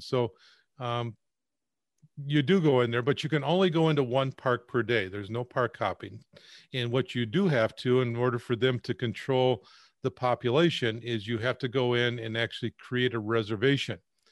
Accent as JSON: {"language": "English", "region": "Michigan", "country": "United States", "tie": "born or raised there", "said": "I'm born and raised in Michigan, and I just get the feeling that my genes are designed for Michigan weather"}